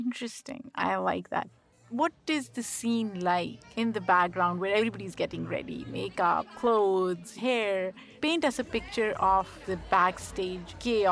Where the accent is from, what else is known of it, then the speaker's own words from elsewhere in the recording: Pakistan; growing up in Pakistan